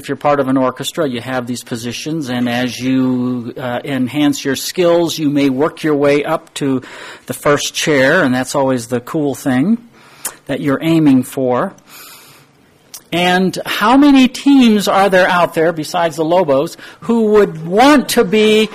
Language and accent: English; Lynden, Washington, United States; I grew up in Northwest Washington and grew up in the little town of Linden, Washington.